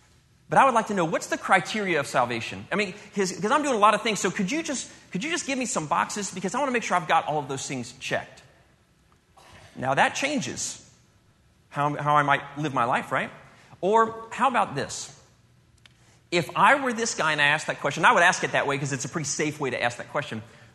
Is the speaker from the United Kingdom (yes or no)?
no; Germany; my dad was in the military. I grew up in Germany.